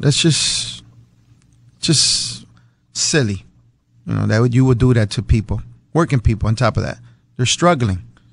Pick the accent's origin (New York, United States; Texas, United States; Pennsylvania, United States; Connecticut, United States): Connecticut, United States; Bridgeport; You know, I was born and raised in Bridgeport, 48 years old.